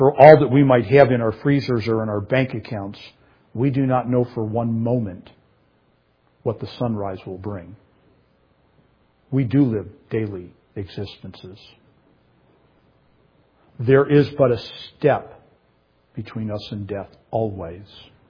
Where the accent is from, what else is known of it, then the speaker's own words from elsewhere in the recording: United States; But the reality is, as an American, my daily bread is in the freezer.